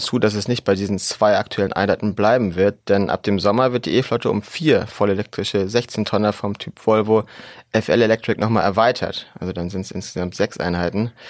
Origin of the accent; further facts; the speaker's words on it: Northern Germany, Germany; als Norddeutsche weiß man das ungefähr